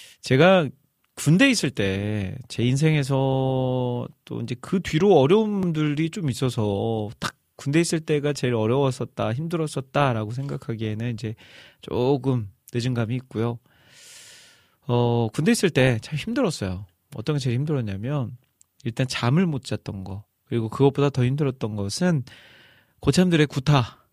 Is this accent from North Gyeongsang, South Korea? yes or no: no; Iksan, North Jeolla, South Korea; 저희 고향교회, 익산 팔봉교회라는 교회, 저는 어릴 적부터 이제 태어날 때부터 그 교회에서 자라왔는데